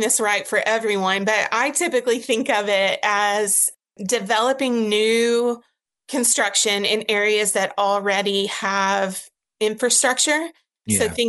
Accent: Arkansas, United States; But culturally, I know growing up in Arkansas, it's not common to want those alternatives.

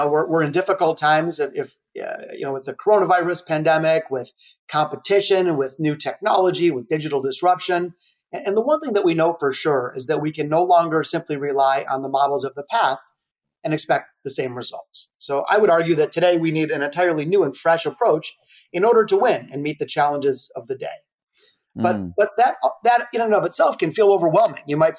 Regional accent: Detroit, Michigan, United States; I was born in the city of Detroit, and I still live here in Detroit. I'm very proud of my hometown.

